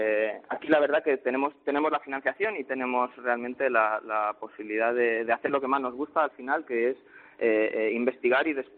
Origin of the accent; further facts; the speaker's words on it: Spain; moved away as an adult; now in France; me fui de España con la idea de volver a los pocos años.